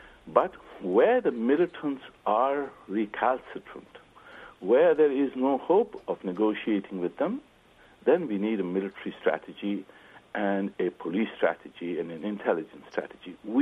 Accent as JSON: {"language": "English", "country": "Pakistan", "said": "I'm from Pakistan"}